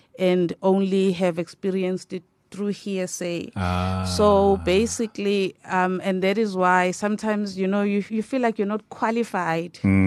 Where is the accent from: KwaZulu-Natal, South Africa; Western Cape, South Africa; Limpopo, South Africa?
KwaZulu-Natal, South Africa; Umlazi; also born or lived in Soweto; even though I grew up in Mlazi, you know.